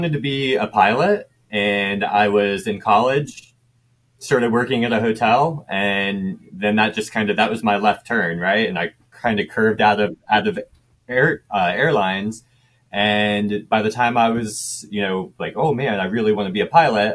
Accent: Ohio, United States; also born or lived in Tampa; I'm not. I actually grew up in Ohio, rural Ohio. Not even really any hotels where I grew up. So. But I moved down to Tampa for a while

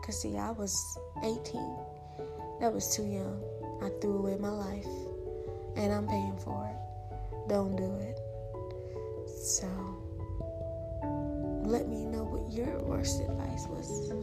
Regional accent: Bahamas; also born or lived in United States; It meant people from the same place you are from. I was raised in the Bahamas, born in America, so she meant stick with a Bahamian.

